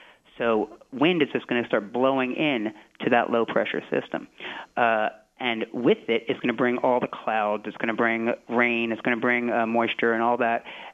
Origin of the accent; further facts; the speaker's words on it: New Jersey, United States; I'm from New Jersey. If I had still lived in New Jersey, I would have been doing that while I was writing the book.